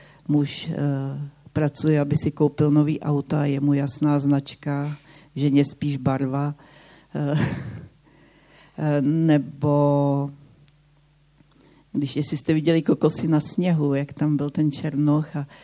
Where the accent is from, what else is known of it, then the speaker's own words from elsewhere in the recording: Buštěhrad, Central Bohemian Region, Czechia; born there; Já jsem byla teďka v Buštěhradě ve svém rodném městě